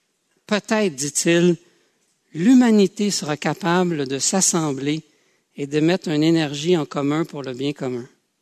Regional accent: Quebec, Canada; est possible de trouver une réponse à ce que nous sommes et là où on s'en va sans revenir en arrière en tant que Québécois.

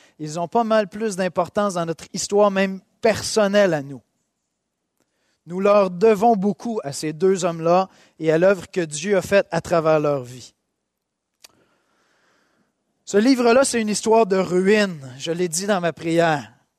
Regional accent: Montreal, Quebec, Canada; Moi, je suis un gars de Montréal, je suis né à l'hôpital Saint-Luc, la rive sud, c'est mon patelin.

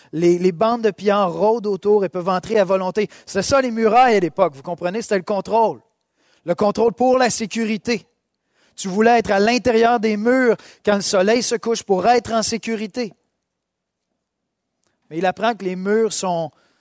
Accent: Montreal, Quebec, Canada; Moi, je suis un gars de Montréal, je suis né à l'hôpital Saint-Luc, la rive sud, c'est mon patelin.

